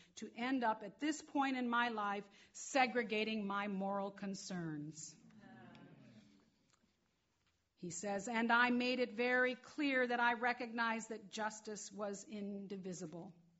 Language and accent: English; Detroit, Michigan, United States; Riots in Detroit. That was my hometown.